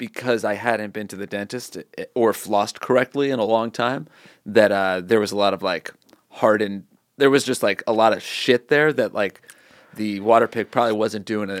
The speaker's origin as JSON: {"language": "English", "town": "Portland", "region": "Maine", "country": "United States", "said": "Portland, Maine."}